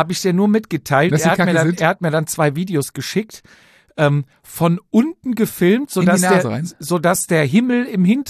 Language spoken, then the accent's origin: German; Austria; Ja, ich komme aus Österreich